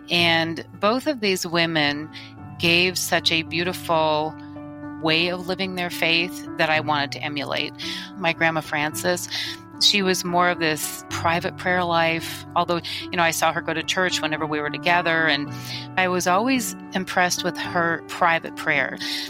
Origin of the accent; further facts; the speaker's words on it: Michigan, United States; I was born and raised in Michigan. I had just a really lovely childhood. I like to look at my upbringing as that rural America, kids on bikes and me on my horse.